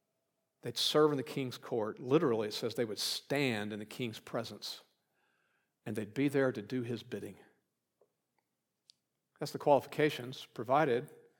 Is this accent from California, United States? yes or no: no; Wharton, Texas, United States; Babylon was the learning center of the day, kind of like my hometown, Wharton, Texas.